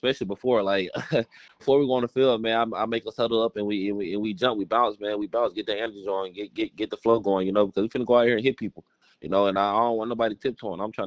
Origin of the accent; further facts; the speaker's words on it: Louisiana, United States; Fun fact, I'm not originally from Louisiana, but I moved to Louisiana when I was 11.